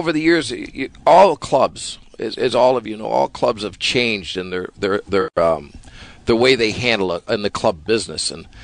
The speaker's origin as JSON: {"language": "English", "town": "Lockport", "country": "United States", "tie": "born or raised there", "said": "as you guys know, I grew up in Lockport."}